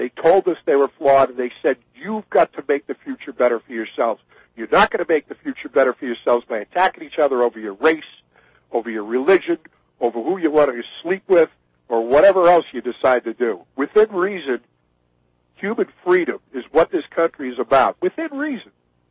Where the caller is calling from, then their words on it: New Hampshire, United States; and I live in New Hampshire, by the way, I'm calling you from New Hampshire.